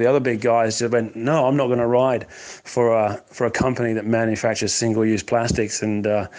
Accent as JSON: {"language": "English", "region": "England", "country": "United Kingdom", "said": "I'm going to find it very difficult as an Englishman to continue to support that team, and that's sad."}